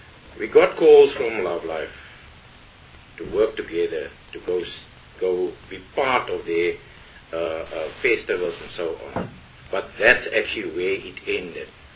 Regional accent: Central Karoo, Western Cape, South Africa; But on the ground, for us, I'm from the Central Karoo.

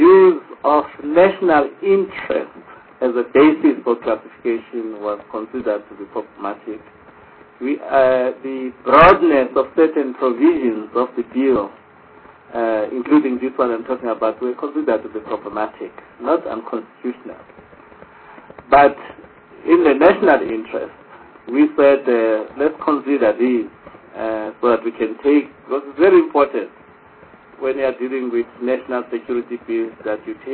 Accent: South Africa; As South African, as a young democracy, we have not reached an agreement what is our national interest. It's something we're still engaging and debating as South Africans

